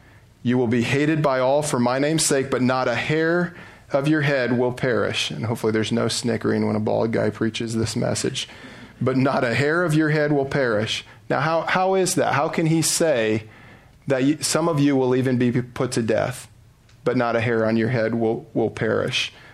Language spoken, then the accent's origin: English; Iowa, United States; When I grew up in Southeast Iowa, one of my favorite people was a man named Frosty Van Vorst.